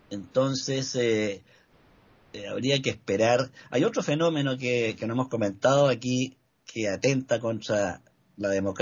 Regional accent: Chile; como ciudadano chileno y ciudadano del mundo

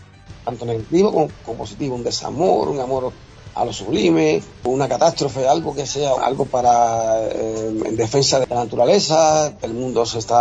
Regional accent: Cuba; moved away; Yo que también soy cubano, pero ya como yo muchos años aquí, bueno, no, una mezcla ahí, ¿no?

